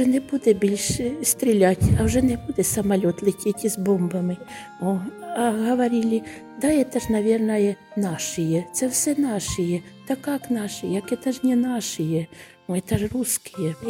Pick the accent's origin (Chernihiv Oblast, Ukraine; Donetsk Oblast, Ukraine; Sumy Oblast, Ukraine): Chernihiv Oblast, Ukraine; Chernihiv; Да, так, я сама з Чернігова.